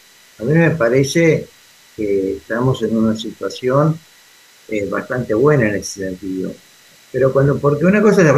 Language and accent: Spanish; Argentina; porque así somos los argentinos